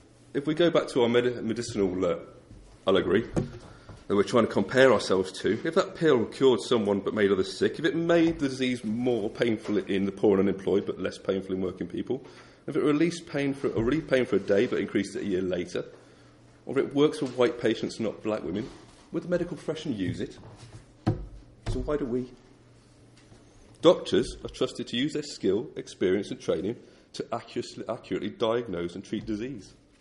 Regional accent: West Midlands, United Kingdom; I'm from the West Midlands

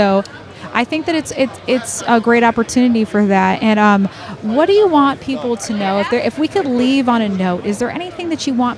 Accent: New York, United States; Like I remember when I first moved here, and I'm originally from New York, you know

